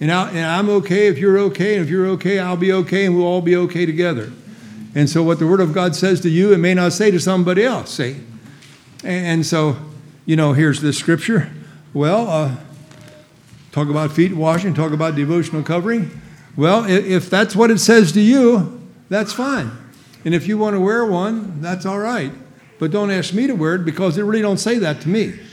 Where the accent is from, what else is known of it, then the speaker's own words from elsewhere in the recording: Pennsylvania, United States; They think I'm Dutch because I'm from Pennsylvania, you know.